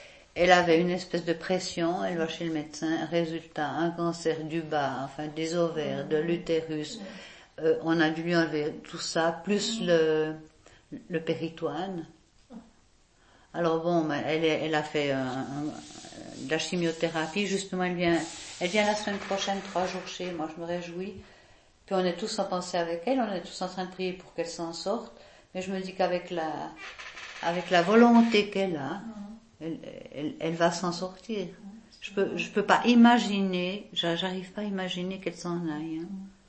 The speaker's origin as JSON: {"language": "French", "town": "Boudry", "region": "Neuchâtel", "country": "Switzerland", "tie": "born or raised there", "said": "Mais en fait, je suis née à Boudry et puis mes parents sont venus habiter avec leur bébé."}